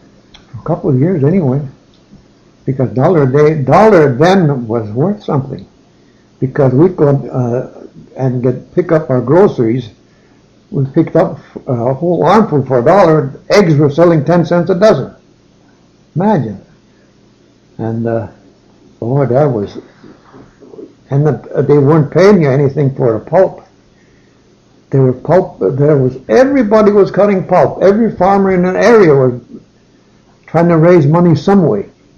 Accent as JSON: {"language": "English", "town": "Ishpeming", "region": "Michigan", "country": "United States", "tie": "born or raised there", "also_born_or_lived": "North Lake", "said": "Well, I was born in North Lake. And about a year, I think it was about a year old when we moved to West Ishpeming."}